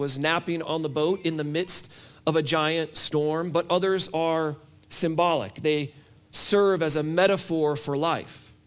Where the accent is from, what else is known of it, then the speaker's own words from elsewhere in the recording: Iowa, United States; speaking as a guy who moved here from the Midwest, I grew up in Iowa